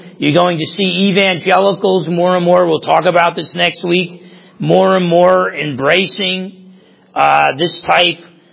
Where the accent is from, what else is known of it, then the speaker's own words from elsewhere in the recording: New Jersey, United States; I'm from New Jersey, too.